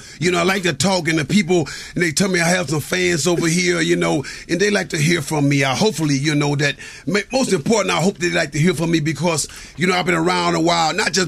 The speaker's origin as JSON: {"language": "English", "town": "Chicago", "region": "Illinois", "country": "United States", "said": "I come from Chicago."}